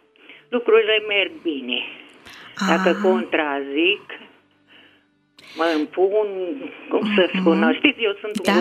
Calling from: Hunedoara, Hunedoara County, Romania; din Unedora

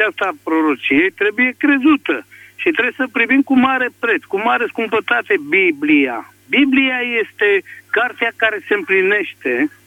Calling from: Dâmbovița, Romania; Sunt din Dâmbovița

